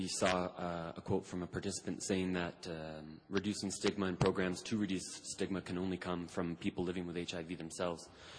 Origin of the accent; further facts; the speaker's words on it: Ottawa, Ontario, Canada; I'm from Ottawa, Canada.